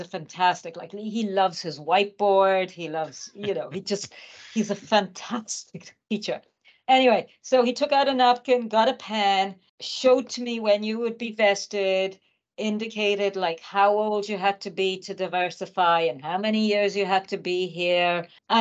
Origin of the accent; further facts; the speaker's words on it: Ireland; I'm from Ireland.